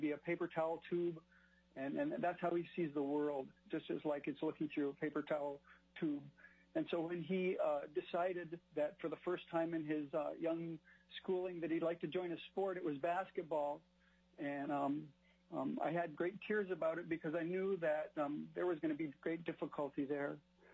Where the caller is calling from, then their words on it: Bethel, Alaska, United States; I'm calling from Bethel this morning.